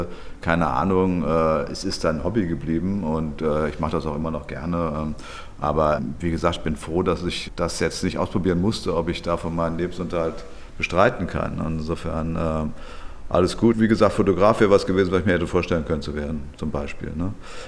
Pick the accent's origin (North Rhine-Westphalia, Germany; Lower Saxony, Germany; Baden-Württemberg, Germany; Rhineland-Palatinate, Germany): North Rhine-Westphalia, Germany; Mettmann; Also ich bin groß geworden in Mettmann, was eine halbe Stunde mit dem Bus oder dem Auto von Düsseldorf entfernt ist.